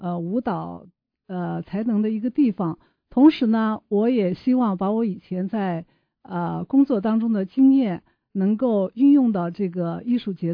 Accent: China; 我是从国内来的，我是连续四年来到咱们西雅图

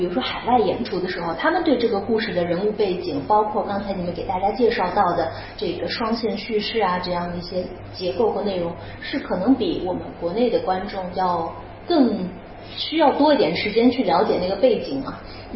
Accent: Jiangsu, China; 作为江苏人，没有碰过，没有了解过这个香云纱

